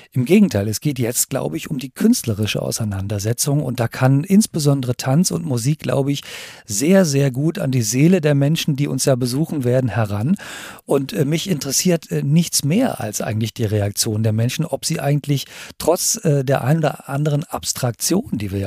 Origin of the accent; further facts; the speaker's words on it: Potsdam, Brandenburg, Germany; Und dann war es ein wunderbarer winterlicher Spaziergang in meiner Heimatstadt Potsdam